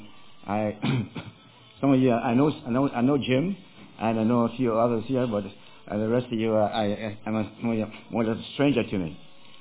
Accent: Jamaica; I'm originally from Jamaica, and I wasn't born in a Christian family, so to speak

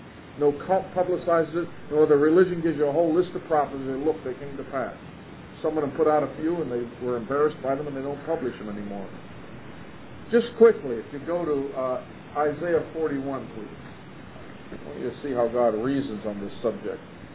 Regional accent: Pittsburgh, Pennsylvania, United States; By the way, I grew up in Pittsburgh, that's all I'll say.

